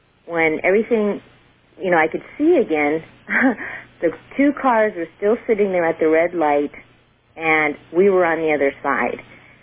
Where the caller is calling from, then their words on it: Burbank, California, United States; I'm sorry. I'm calling from Burbank.